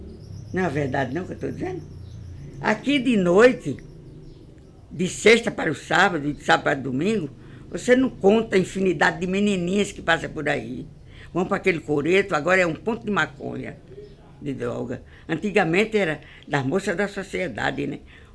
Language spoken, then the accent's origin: Portuguese; Maracaípe, Pernambuco, Brazil; born there; A gente saía de Maracaípe, que foi onde eu nasci